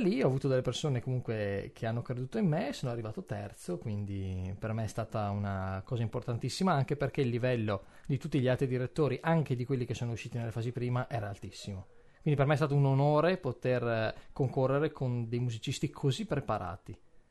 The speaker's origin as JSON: {"language": "Italian", "town": "Verona", "region": "Veneto", "country": "Italy", "said": "ho studiato a Verona, per cui sono figlio della mia città, è stata un po' la culla, la mia isola natale, il mio nido leopardiano"}